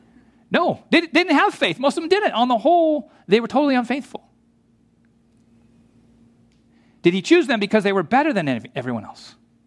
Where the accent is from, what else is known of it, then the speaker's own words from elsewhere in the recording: United States; Because Lord, I'm prone to think in individualistic terms because I'm an American.